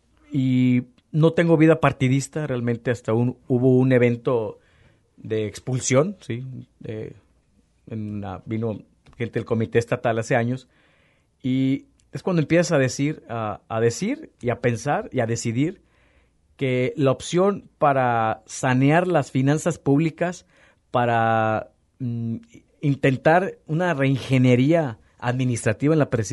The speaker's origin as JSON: {"language": "Spanish", "town": "Guadalajara", "region": "Jalisco", "country": "Mexico", "tie": "born there", "lives_now": "Lagos de Moreno, Mexico", "said": "Nací en Guadalajara, Jalisco. Vivo actualmente aquí en Lagos de Moreno, Hernando de Martel, número 52, Colonia La Luz."}